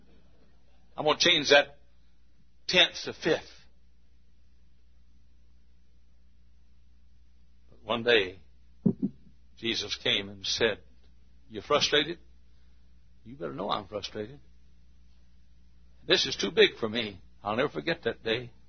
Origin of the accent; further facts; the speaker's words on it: United States; I'm defending freedom. I'm an American. I'm defending the freedom of my country and my unborn children and their children.